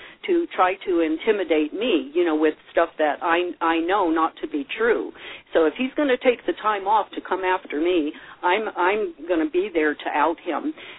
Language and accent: English; Hawaii, United States; And I'm from Hawaii. I picked up on that right away.